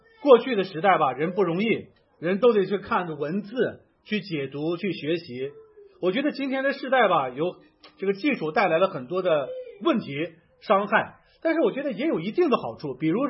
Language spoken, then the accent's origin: Chinese; Linfen, Shanxi, China; 我的老家哈，山西临汾，自古以来它叫花果城